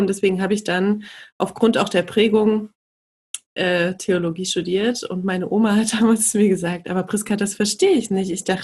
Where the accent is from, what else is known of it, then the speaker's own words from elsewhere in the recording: Leipzig, Saxony, Germany; ich komme aus Leipzig, habe 3 Kinder.